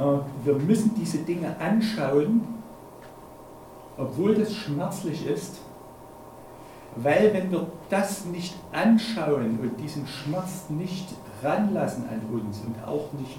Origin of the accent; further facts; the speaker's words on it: Germany; auch für uns als Deutsche.